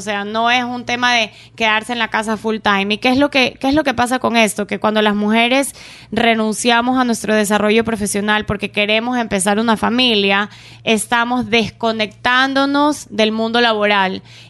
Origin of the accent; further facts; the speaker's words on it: Ecuador; Nosotros como ecuatorianos somos gente trabajadora, honrada, honesta, confiable